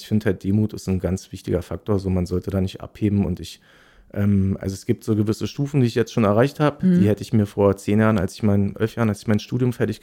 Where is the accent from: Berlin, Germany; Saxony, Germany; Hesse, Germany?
Berlin, Germany; Ich bin halt 86 in Friedrichshain geboren, bin dann immer so zwischen Mitte und Prenzlberg quasi hin und her gewandert. Also mit Family dann, also immer im kreativen Sektor. City Ost, so Wendekind, habe Berlin halt noch gesehen, wie es viele nicht kennen so.